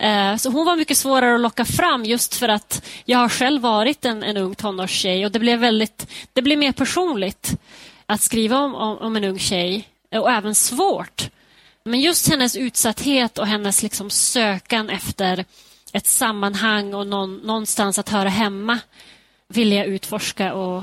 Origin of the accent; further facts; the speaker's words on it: Skellefteå, Västerbotten County, Sweden; den börjar ju i min hemstad Skellefteå